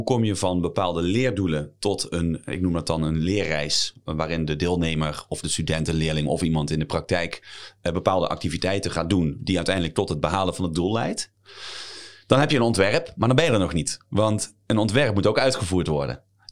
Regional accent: Limburg, Netherlands; accent: soft G; En jullie horen misschien een klein beetje een zachte G. Dat komt omdat ik uit Limburg kom.

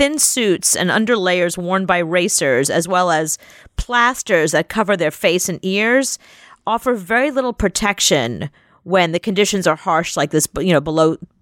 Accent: South Carolina, United States; I'm from South Carolina. What does that even mean?

